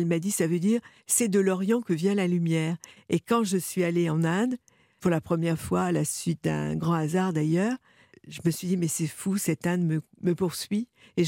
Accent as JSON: {"language": "French", "town": "Lorient", "region": "Brittany", "country": "France", "tie": "born there", "said": "Je suis née à Lorient, ville fondée pour la Compagnie des Indes au XVIIe siècle."}